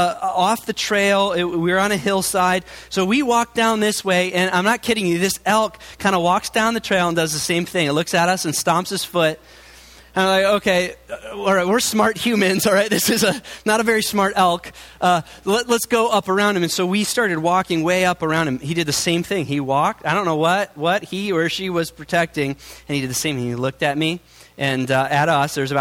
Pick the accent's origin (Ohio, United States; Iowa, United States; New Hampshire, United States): Iowa, United States; Now, I grew up in Iowa. We had white-tailed deer, and so they spook very easily